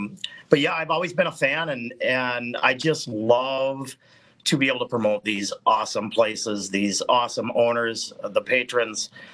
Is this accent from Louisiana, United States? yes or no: no; Spring Valley, Wisconsin, United States; I graduated from Spring Valley, a little town. Now it's around 1,400 people. It's right on Highway 29. I say between Eau Claire and the Twin Cities